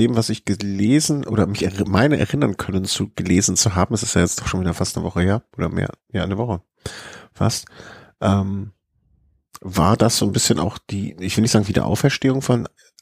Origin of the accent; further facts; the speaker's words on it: Cologne, North Rhine-Westphalia, Germany; Wir Kölner kennen das.